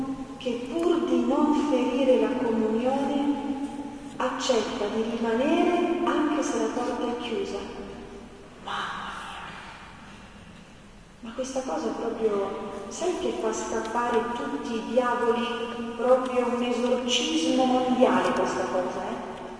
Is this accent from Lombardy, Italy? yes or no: yes; Bergamo, Lombardy, Italy; Noi qui al nord, io sono di Bergamo, quindi più o meno la mentalità è quella, ma grazie a Dio vivo al sud da più di 20 anni